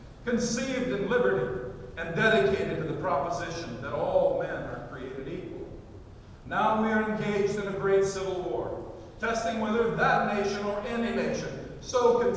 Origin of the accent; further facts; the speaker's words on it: Louisiana, United States; It's funny, I grew up in the South and down in the South. I was born in Louisiana. Grew up down there